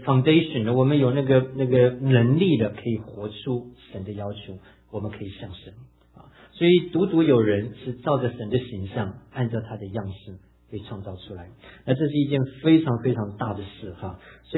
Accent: Taiwan; 你看我们自己在台湾长大，从南到北拜各样的神

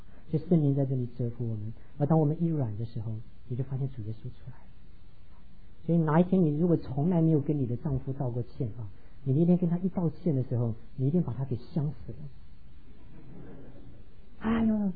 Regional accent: Taiwan; now in United States; 1979年我刚从台湾来到美国的时候

